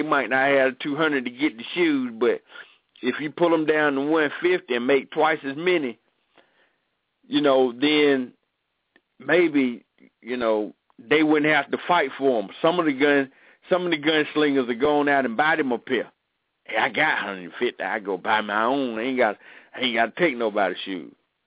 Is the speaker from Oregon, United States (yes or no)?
no; Atlanta, Georgia, United States; Imagine being at a party in, like, a part of town like where I grew up in Vine City right now.